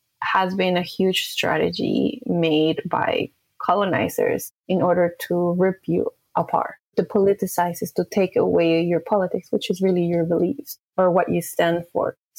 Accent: Colombia; I'm from Colombia

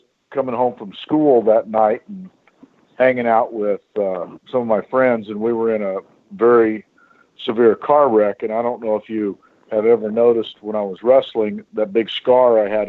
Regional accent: Calgary, Alberta, Canada; born there; I was born in Calgary.

